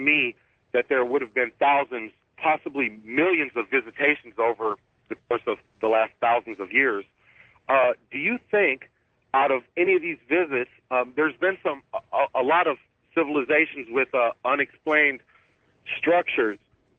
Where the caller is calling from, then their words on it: South Bend, Indiana, United States; I'm from South Bend, Indiana.